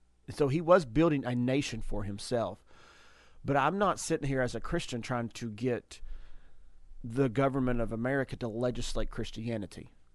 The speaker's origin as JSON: {"language": "English", "country": "United States", "said": "But I think as Americans, we should not allow it either."}